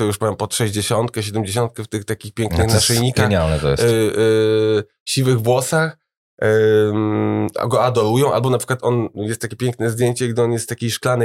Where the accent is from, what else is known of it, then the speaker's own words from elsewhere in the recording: Łódź, Łódź Voivodeship, Poland; Ja pochodzę z Łodzi